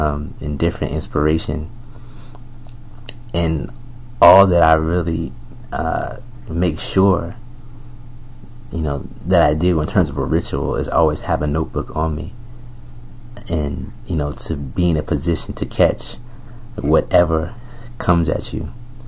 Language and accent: English; Newark, New Jersey, United States; where I grew up in Newark, just being in the city